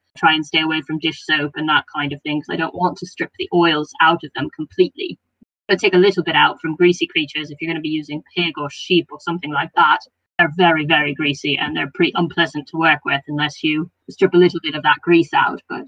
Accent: United States; now in United Kingdom; when I still lived in the US. So you can tell by my accent at this point that I'm not British originally.

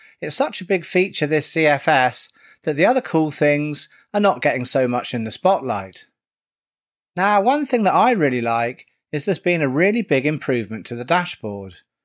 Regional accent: Bristol, South West England, United Kingdom; I'm obviously from the UK. I'm from a city in the southwest called Bristol. I live on the kind of outskirts of the city, so I'm partly in the countryside, partly near the city.

